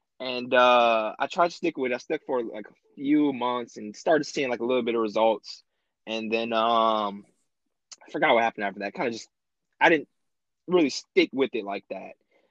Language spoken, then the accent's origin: English; Ypsilanti, Michigan, United States; from Ypsilanti, Michigan.